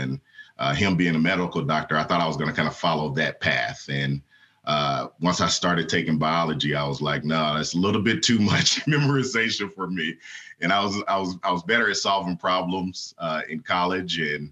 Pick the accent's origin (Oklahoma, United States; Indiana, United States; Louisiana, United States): Oklahoma, United States; growing up in Oklahoma